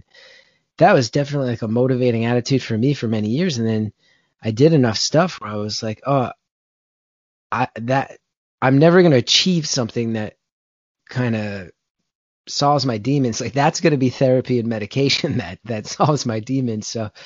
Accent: New Jersey, United States; Well, I grew up in North Jersey in the 90s, and there was a very, very strong scene then.

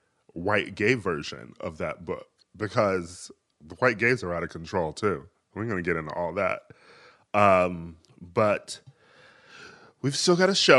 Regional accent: Wisconsin, United States; I will, of course, be picking my home state of Wisconsin.

